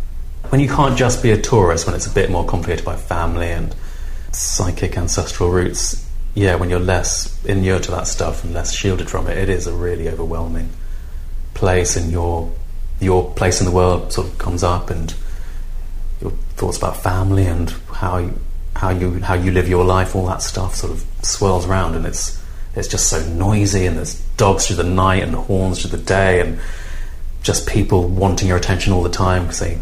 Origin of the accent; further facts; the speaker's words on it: Lewisham, London, United Kingdom; I live in Peckham. I grew up in Lewisham.